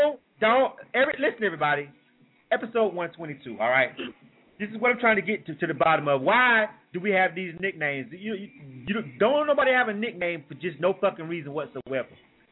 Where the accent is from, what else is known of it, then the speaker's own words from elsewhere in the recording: California, United States; 8 to 10 p.m. Eastern, which is 7 to 9 in the Bay, which is my hometown.